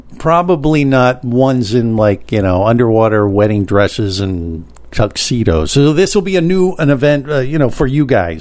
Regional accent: Italy; accent: Italian; Maybe it's getting lost in my Italian accent translation, you think?

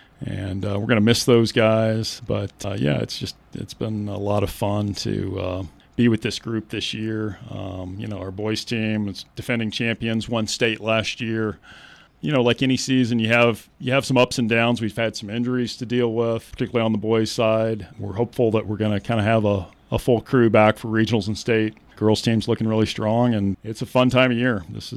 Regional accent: Riverton, Wyoming, United States; now in Lander, United States; I moved back out here. I met my wife. I was back east. I grew up in Riverton. Ran track over there in high school

